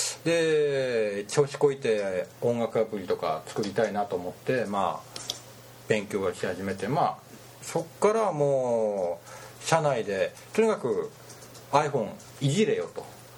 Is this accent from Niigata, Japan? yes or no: no; Hakodate, Hokkaido, Japan; 私函館生まれの函館育ちで函館大好きなんで、もちろん若い時は東京だとかで仕事はしてたんですけども